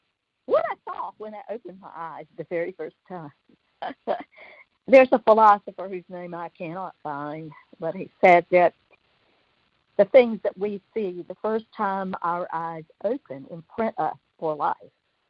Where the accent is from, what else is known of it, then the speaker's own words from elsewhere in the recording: the South, United States; born there; In our conversations, often, we two, me born in the South and you, Johanna, having come to the South as a young person